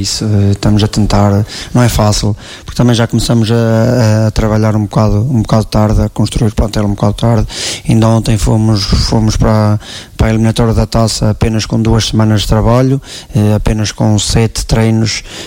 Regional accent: São Miguel de Souto, Aveiro, Portugal; eu sou natural de São Miguel de Souto.

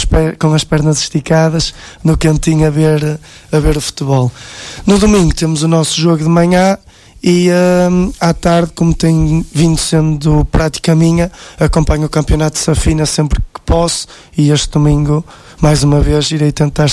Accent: Portugal; como português

